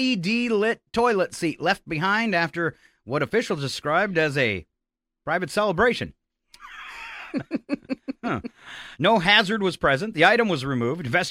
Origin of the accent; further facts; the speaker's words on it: North Dakota, United States; we grew up in North Dakota, small town for those that don't know.